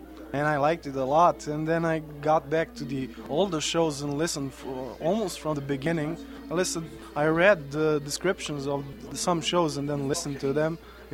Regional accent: Kraljevo, Central Serbia, Serbia; I'm from Serbia, the city of Kraljevo.

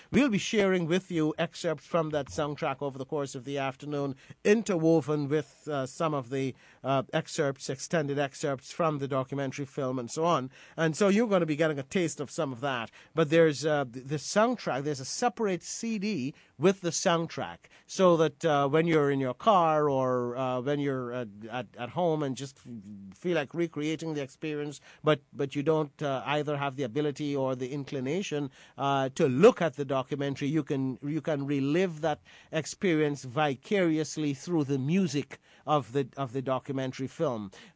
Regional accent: Guyana; now in New York, United States; an important part of the national moral fabric of our society growing up in Guyana

